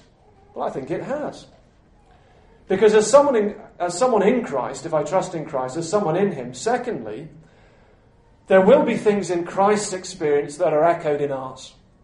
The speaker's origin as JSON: {"language": "English", "country": "United Kingdom", "said": "I'm British, we won."}